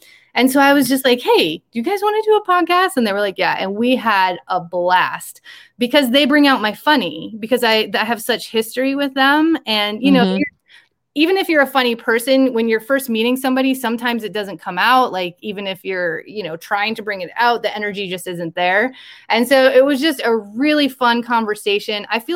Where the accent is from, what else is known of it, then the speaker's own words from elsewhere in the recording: Iowa, United States; so this is my hometown that I grew up in, very rural Iowa. Very small town that I grew up in.